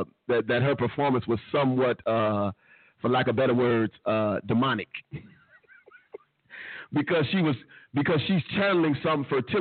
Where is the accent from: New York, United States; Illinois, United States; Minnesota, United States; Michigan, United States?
Illinois, United States; Chicago; You know I'm from Chicago. You know I'm from Chicago, and you still saying Marshall Field.